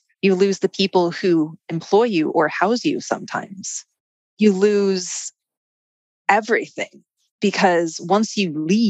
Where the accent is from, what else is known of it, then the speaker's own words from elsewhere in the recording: New York, United States; moved away as an adult; also born or lived in Illinois; I moved from New York out to Illinois.